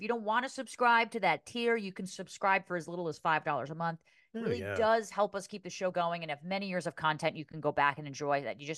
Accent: New Jersey, United States; Megan on Patreon suggested the case of Sarah Stearns out of my home state, New Jersey.

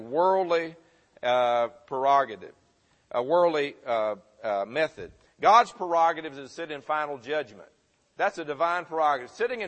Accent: Murfreesboro, Tennessee, United States; Growing up in Murfreesboro, where we had Middle Tennessee State

